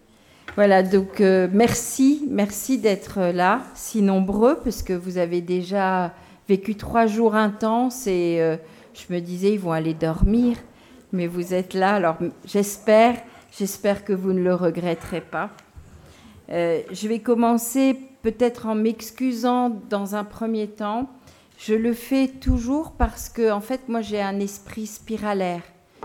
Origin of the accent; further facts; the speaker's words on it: Antsiranana, Diana, Madagascar; born there; Je suis née à Madagascar, à Diego Suarez, dans une famille de 8 enfants, la petite dernière. Une famille de... Mon père était Moula chiite.